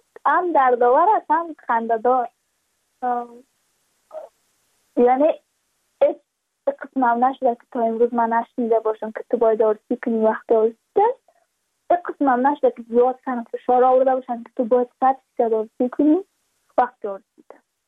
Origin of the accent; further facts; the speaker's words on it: Badakhshan, Afghanistan; چون ما از بدخشان هستیم، یعنی منطقای دور دستش،